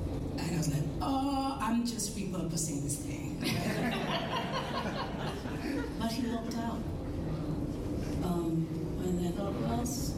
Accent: Kenya; When I was growing up in Kenya, from grade 1 to grade 4, we had Swahili lessons as well as English. And I could speak Swahili as well as I could speak English

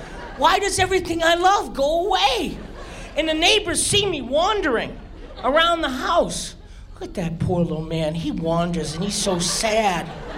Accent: Boston, Massachusetts, United States; I'm originally from Boston, as I said

